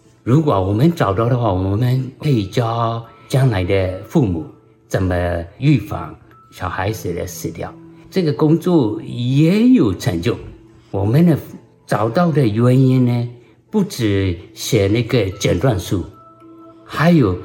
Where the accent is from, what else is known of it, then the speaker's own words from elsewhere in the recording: Myanmar; moved away as an adult; now in Los Angeles, United States; 现在工作在洛杉矶县的法医。我到美国1997年，